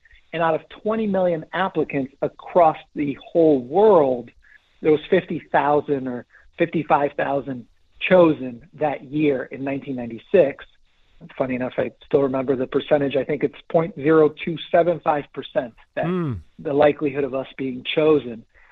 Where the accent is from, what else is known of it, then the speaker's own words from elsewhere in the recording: Timișoara, Timiș County, Romania; English is a second language; They congregated in my hometown of 400,000 people at that time, called Timișoara